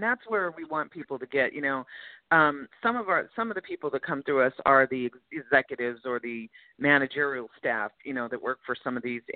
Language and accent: English; California, United States; You know, LA, I'm from California.